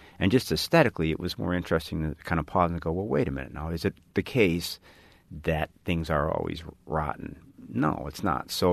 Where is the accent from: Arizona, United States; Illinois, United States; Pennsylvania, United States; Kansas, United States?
Illinois, United States; Chicago; I was an engineering student and I grew up in Chicago. I didn't know any other writers.